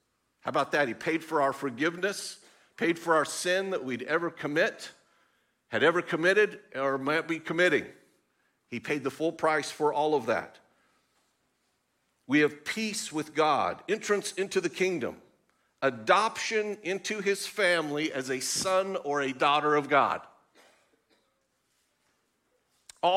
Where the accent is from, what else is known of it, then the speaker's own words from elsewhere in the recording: Oregon, United States; When I was born, naturally, I was born in Oregon to this amazing couple.